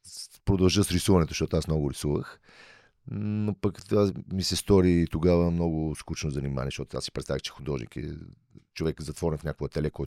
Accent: Sofia City, Bulgaria; Аз съм израснал на Витошкия патриарх

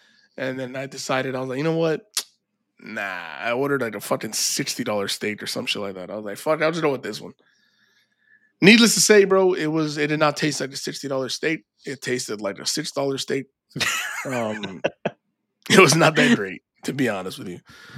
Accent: Texas, United States; And me and JP are like, we're from Texas, dog.

